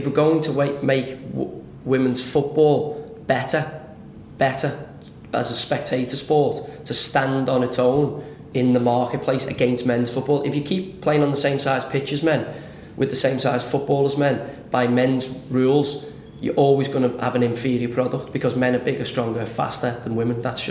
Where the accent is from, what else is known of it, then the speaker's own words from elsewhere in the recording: Liverpool, North West England, United Kingdom; And, you know, I grew up in Liverpool. As many girls played football as lads.